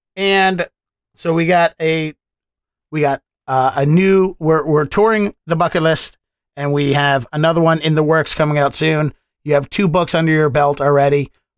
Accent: Baltimore, Maryland, United States; because I know I'm from Baltimore originally, so I'm very familiar with the story of Brandon Novak because he's a Baltimorean

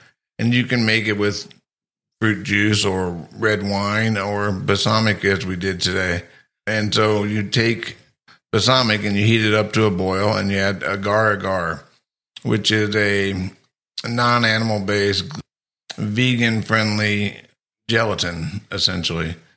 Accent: Illinois, United States; Originally from Illinois. Started work in St. Louis, but then moved to New Orleans.

